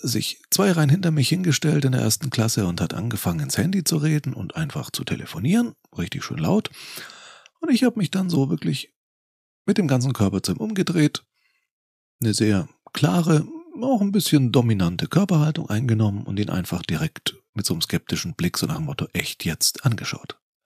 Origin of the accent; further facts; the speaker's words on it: Bavaria, Germany; Hier in meiner Heimat Franken